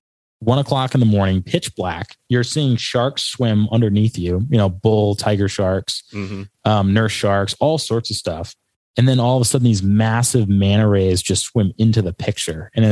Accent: Rhode Island, United States; He goes, where are you from? I go, I'm from Rhode Island. He goes, Long Island? And I go, no, Rhode Island.

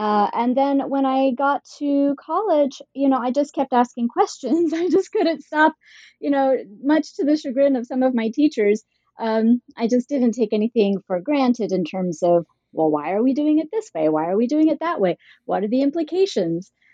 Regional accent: Utah, United States; also born or lived in Idaho; I grew up in Utah and Idaho, and I grew up within a very conservative faith community.

